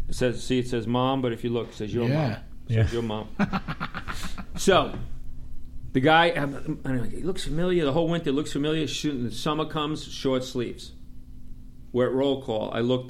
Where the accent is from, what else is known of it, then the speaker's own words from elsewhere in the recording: Long Island, New York, United States; So here I was at 21 years old standing in the subway. I'm from Long Island.